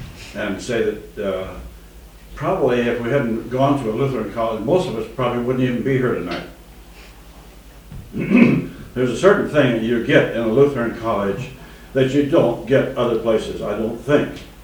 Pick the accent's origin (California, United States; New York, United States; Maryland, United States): California, United States; Pasadena; from Pasadena, California. I went to Augustana College.